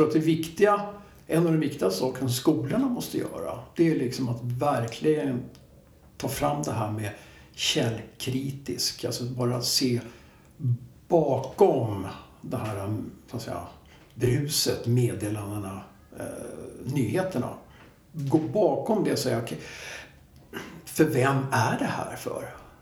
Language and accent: Swedish; Rågsved, Stockholm County, Sweden; Jag är uppväxt i Rågsved. Flyttade in när det var nytt. 70-talet, 60-talet, 70-talet.